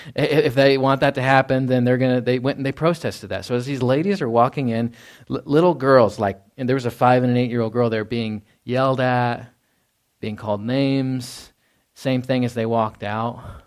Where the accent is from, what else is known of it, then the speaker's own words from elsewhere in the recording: Texas, United States; And so there's a story back from my home state. There were a group of brave young women that got together in Denton, Texas